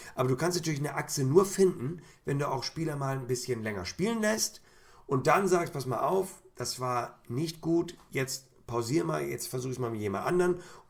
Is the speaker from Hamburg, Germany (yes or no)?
yes; Hamburg, Germany; Sehe ich als Hamburger sehr gerne